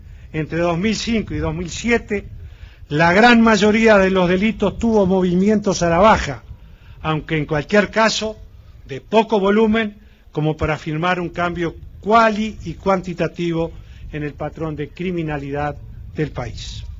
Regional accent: Uruguay; como presidente, pero también como ciudadano uruguayo

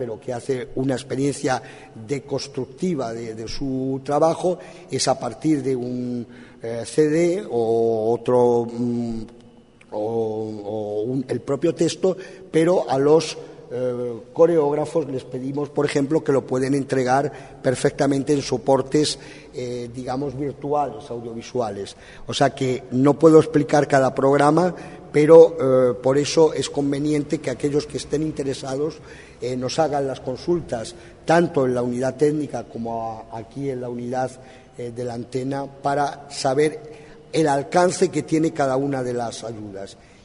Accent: Uruguay; a mí como uruguayo

